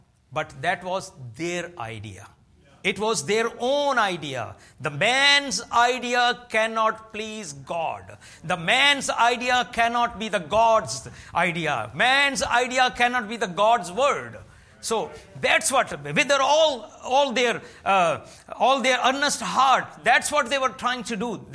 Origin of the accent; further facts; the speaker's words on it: Pakistan; and even in my home country, Pakistan, where they have sent all their books and all their denominational system and things.